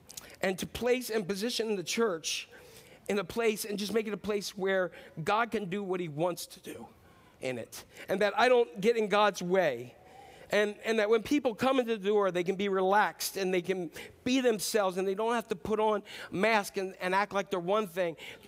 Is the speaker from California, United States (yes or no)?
no; Maryland, United States; also born or lived in Fredericksburg, Maryland; I want you to know … from Northeast Maryland. I was born in Fredericksburg, Maryland. I'm not super intelligent.